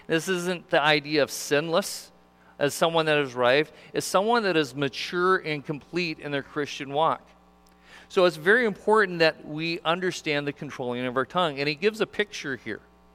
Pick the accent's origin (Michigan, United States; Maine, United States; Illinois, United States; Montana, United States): Montana, United States; I'm not a grand horseman. I grew up in Montana, and I've only ridden a horse.